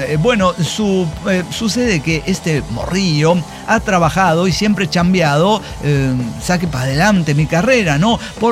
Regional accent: Tultitlán, State of Mexico, Mexico; yo soy originario de Tultitlán, Estado de México, que está a más o menos a 2 municipios de Zumpango.

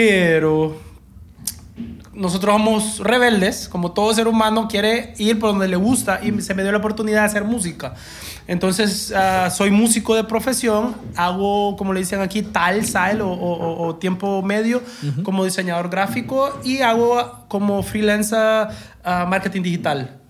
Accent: La Ceiba, Atlántida, Honduras; En La Ceiba, yo soy de La Ceiba, una ciudad costera en el bello país de Honduras, en la mitad de Centroamérica.

